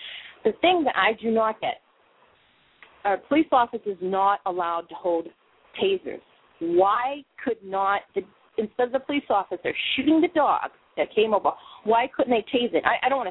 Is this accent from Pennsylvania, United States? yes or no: no; Boston, Massachusetts, United States; Well, not for nothing, I come from Boston. I'm not saying I'm all tough and stuff like that. I've come from the inner cities